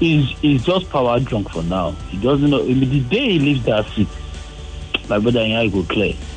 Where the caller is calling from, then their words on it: Apapa, Lagos, Nigeria; I'm coming from Apapa.